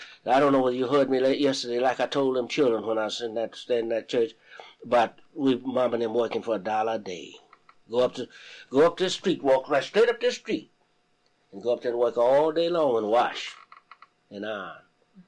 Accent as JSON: {"language": "English", "town": "Port Lavaca", "region": "Texas", "country": "United States", "tie": "born there", "lives_now": "Kingsville, United States", "said": "I was born in Port Lavaca."}